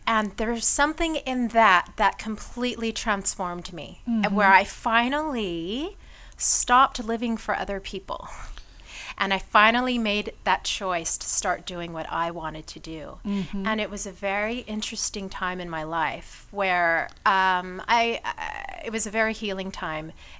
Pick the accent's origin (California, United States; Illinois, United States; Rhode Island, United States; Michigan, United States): California, United States; Long Beach; I'm from Long Beach.